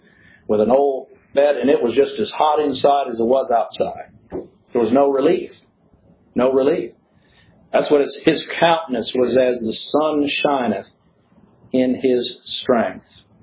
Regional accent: Chad; I can remember growing up in Chad, Africa, days when it would be 140 degrees, 120 in the shade.

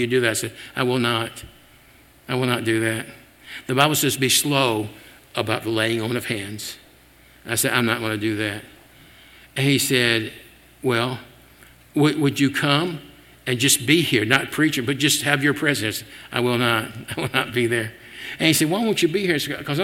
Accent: Memphis, Tennessee, United States; you know, I tell people I grew up in Memphis and I can smell the manure wagon 3 blocks away.

